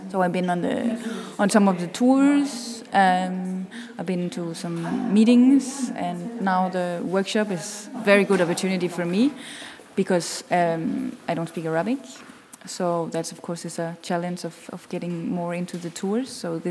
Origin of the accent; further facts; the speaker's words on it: Denmark; moved away as an adult; now in Berlin, Germany; I'm 32. I'm originally from Denmark, been in Berlin for 5 years.